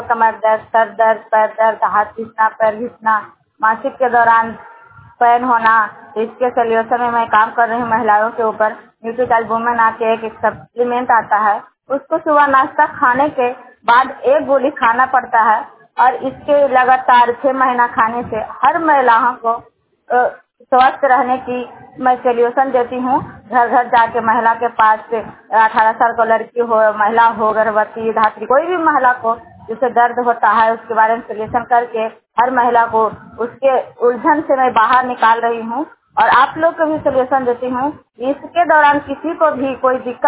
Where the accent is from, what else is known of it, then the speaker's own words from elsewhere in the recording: Nardiganj, Bihar, India; मैं नारदीगढ़ प्रखंड से बिलोंग करती हूँ और मेरा डिस्ट्रिक्ट नवादा है।